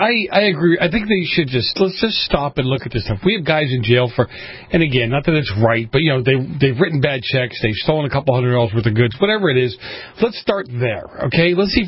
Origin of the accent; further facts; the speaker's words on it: Massachusetts, United States; Ken from my home state of Massachusetts, which I don't like to tell too many people